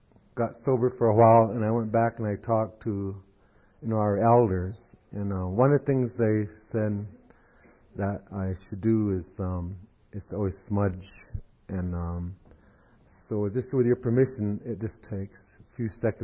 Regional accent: United States; I am from the Mohican Nation

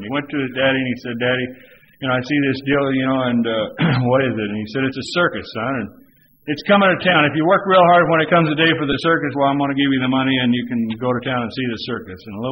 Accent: Texas, United States; You know, when I grew up back in the Texas Panhandle farming community.

